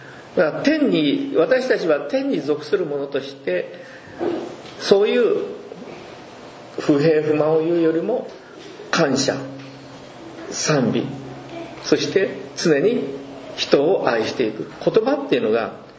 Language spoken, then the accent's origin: Japanese; Kyushu, Japan; 例えば私は九州出身ですけども